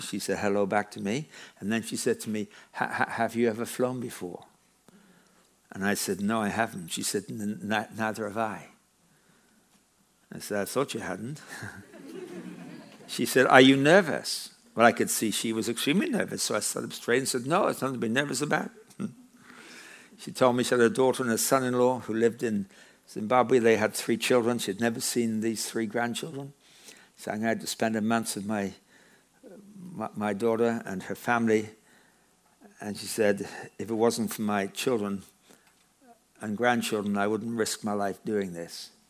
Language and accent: English; England, United Kingdom; moved away as an adult; When I was 18, growing up in England, I grew up on a farm, and I left school